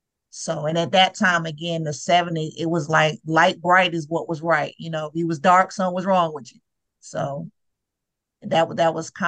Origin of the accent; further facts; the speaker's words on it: Brooklyn, New York, United States; I grew up in Brooklyn, so for my hair time was like in the 70s.